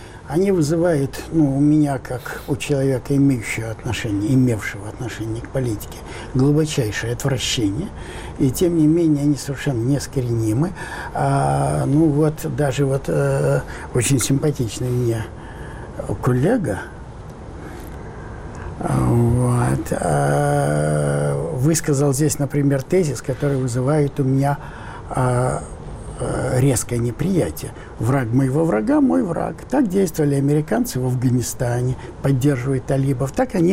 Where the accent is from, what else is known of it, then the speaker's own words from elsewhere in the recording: Ukraine; born there; first language Ukrainian; Russian is a second language; Кстати, мы все трое украинцы, по большому счету. Я ведь и родился на Украине, и первый мой язык украинский, и идентичность моя никак с Россией не связана.